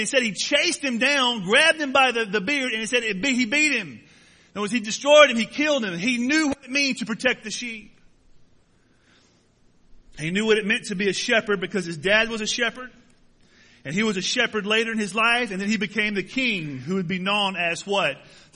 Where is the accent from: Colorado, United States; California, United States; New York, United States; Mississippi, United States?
Mississippi, United States; I growing up in Mississippi, there were goat farmers and there were sheep farmers.